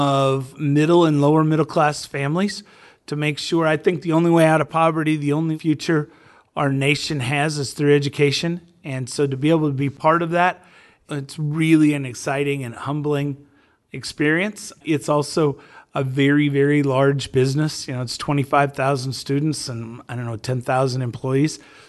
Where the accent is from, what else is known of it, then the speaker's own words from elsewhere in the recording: Ozark, Missouri, United States; I was at age 21, was elected to city council in my hometown of Ozark, Missouri.